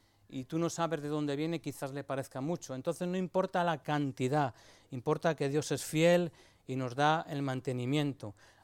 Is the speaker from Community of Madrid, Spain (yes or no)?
yes; Madrid, Community of Madrid, Spain; Yo soy de Madrid, soy del barrio de Ventas, y allí hay un dicho